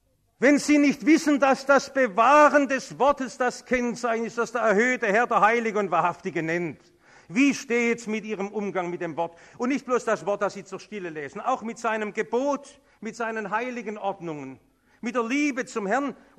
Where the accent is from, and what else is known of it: Germany